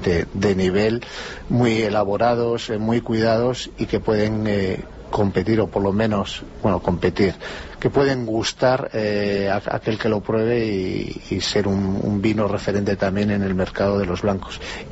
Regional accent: Basque Country, Spain; somos una comarca de Euskadi, pero a la vez somos una comarca de influencia riojana, porque somos dentro de la cultura riojana.

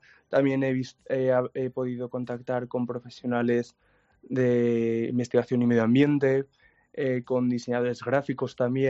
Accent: Valencia, Valencian Community, Spain; now in Bristol, United Kingdom; yo vengo de Valencia y en Valencia el tema del agua y la sequía como que está muy a la orden del día

